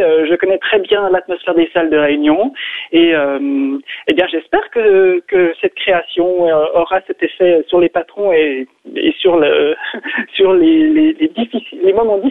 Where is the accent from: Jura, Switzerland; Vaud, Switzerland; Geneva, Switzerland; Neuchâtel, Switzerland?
Vaud, Switzerland; Yverdon; Non, oui, c'est vrai, je suis originaire d'Yverdon